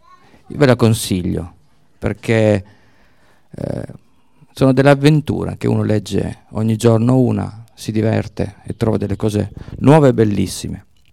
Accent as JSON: {"language": "Italian", "town": "Canelli", "region": "Piedmont", "country": "Italy", "tie": "born there", "said": "e io sono nato a Canelli"}